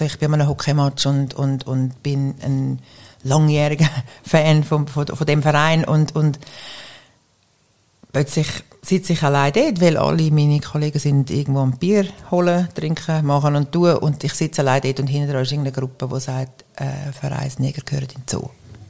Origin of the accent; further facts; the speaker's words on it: Effretikon, Zurich, Switzerland; Ich bin aufgewachsen in Efretiken. Schönen Zürcher Oberland, Unterland.